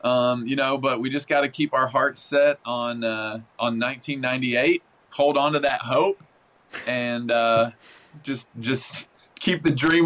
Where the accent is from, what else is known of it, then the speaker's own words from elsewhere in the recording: Union City, Tennessee, United States; And I was raised in West Tennessee and a little town called Union City.